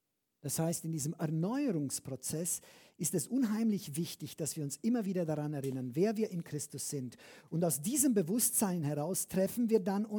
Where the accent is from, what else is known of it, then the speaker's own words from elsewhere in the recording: Transylvania, Romania; moved away as an adult; now in Germany; Ihr wisst doch, ich bin in Siebenbürgen geboren, habe dort die ersten 20 Jahre meines Lebens gelebt. Aber seit 30 Jahren bin ich deutscher Staatsbürger